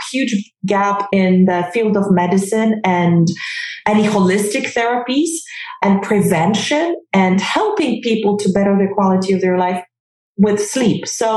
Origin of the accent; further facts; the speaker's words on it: Poland; now in Bermuda; Originally, I come from Poland, but I moved to Bermuda now, probably 14 or 15 years ago.